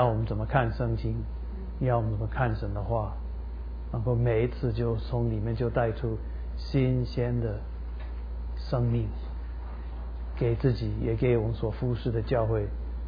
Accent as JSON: {"language": "Chinese", "country": "Taiwan", "accent": "Taiwanese Mandarin", "lives_now": "United States", "said": "我也是从台湾来的"}